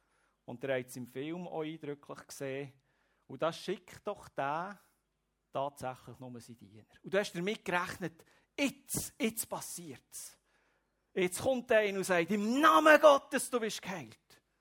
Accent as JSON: {"language": "German", "country": "Switzerland", "said": "Wir als Schweizer sind schaffige Leute"}